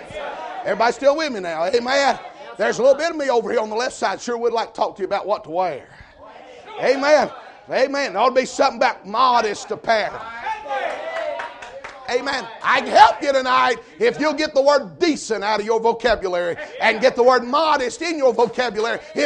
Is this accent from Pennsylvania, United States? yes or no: no; Georgia, United States; Hey, I come from Georgia, and we are the cursed state when it comes to kudzu.